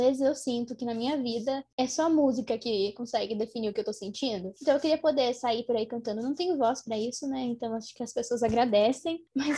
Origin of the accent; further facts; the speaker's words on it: Brazil; coisa dá errado é porque eu sou brasileira, gente.